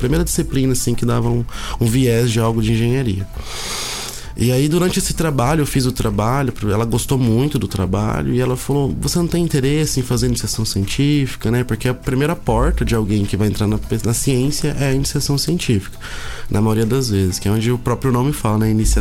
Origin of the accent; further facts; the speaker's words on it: Presidente Prudente, São Paulo, Brazil; eu sou de Presidente Prudente, uma cidade aqui perto de Londrina, cerca de 160 quilômetros.